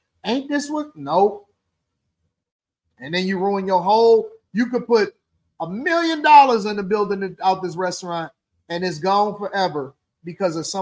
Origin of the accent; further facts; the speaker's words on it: Midwest, United States; I ain't even from the north. I'm gonna say the Midwest. I'm from the Midwest